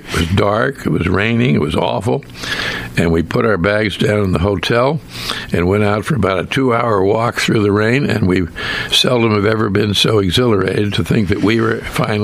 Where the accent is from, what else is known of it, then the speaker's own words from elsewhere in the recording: Pittsburgh, Pennsylvania, United States; I grew up in Pittsburgh when one of our neighborhood heroes was … who went to the high school.